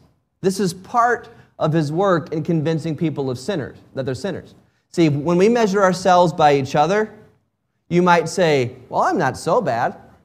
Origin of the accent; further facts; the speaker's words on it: United States; Now, I like independence. I'm an American. I like being independent.